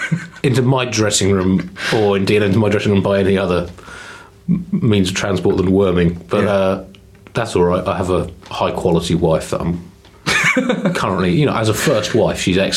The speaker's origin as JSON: {"language": "English", "country": "United Kingdom", "said": "That's just part of being British."}